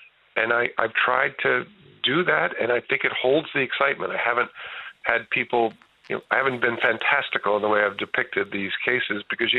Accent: New Jersey, United States; accent: New York; also born or lived in Yonkers, New York; we moved from Yonkers, New York, to just across the Hudson River when I was a kid, and I thought I was moving to another country, and I stuck out. I had a bit of a New York accent that the New Jersey kids didn't

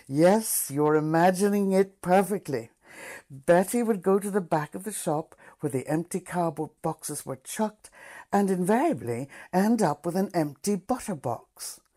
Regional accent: Ardara, Ulster, Ireland; opposite the house where I grew up in Ardra, County Donegal.

